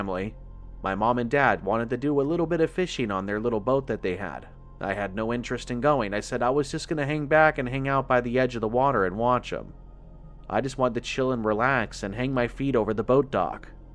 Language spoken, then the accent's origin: English; Clarksville, Tennessee, United States; I'm originally from Clarksville, which is just east of the LBL. My family would often take camping trips and boating trips out that direction.